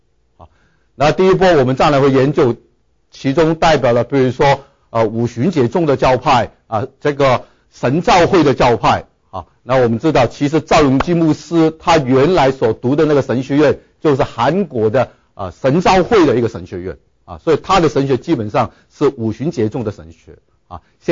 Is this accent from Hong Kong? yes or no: yes; Hong Kong; 我从香港来啊